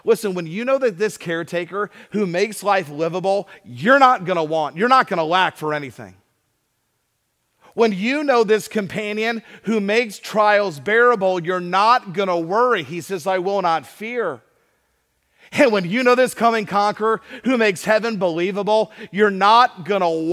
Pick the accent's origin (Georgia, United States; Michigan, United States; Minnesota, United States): Georgia, United States; Atlanta; I grew up in Atlanta, Georgia, on the north side of town.